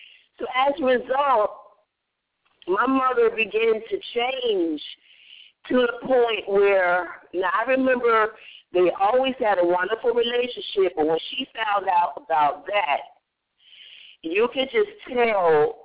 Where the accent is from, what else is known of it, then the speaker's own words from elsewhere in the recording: Philadelphia, Pennsylvania, United States; we're from Philadelphia